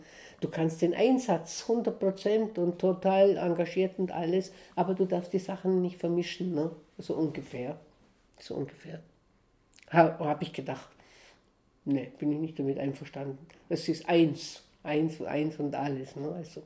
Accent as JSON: {"language": "German", "region": "Southern Germany", "country": "Germany", "also_born_or_lived": "Bolivia", "said": "Ich bin von hier, von Deutschland, ich komme aus Süddeutschland."}